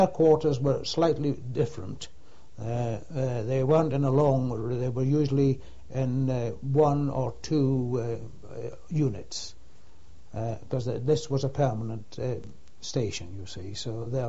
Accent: Scotland, United Kingdom; to me, being a Scot, of course, again, in my school days, we had learned a little bit about

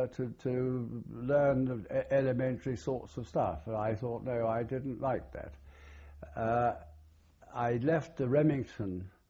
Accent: India; born there; also born or lived in England; I've always used the fact that I was born in India as being one of the reasons why I'm so well uneducated.

